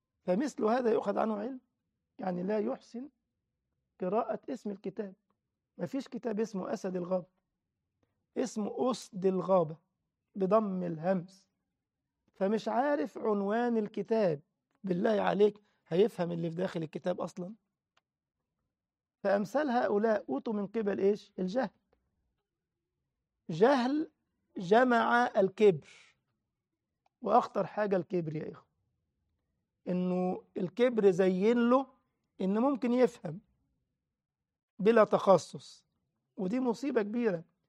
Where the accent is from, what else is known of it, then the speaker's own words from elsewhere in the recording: Egypt; لما مثلا أبو حملات ده عندنا في مصر، راجل صحفي علماني